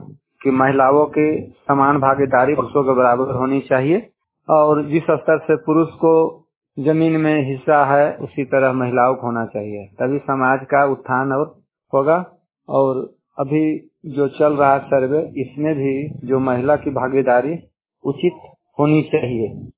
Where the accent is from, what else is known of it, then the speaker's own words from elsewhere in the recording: Nawada, Bihar, India; ग्राम काजी विघा, थाना नारदीगंज नवादा का निवासी हूँ।